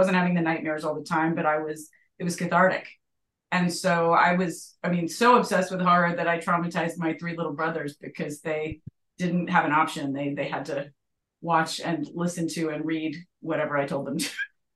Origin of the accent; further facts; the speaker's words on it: New York, United States; I'm a New Yorker.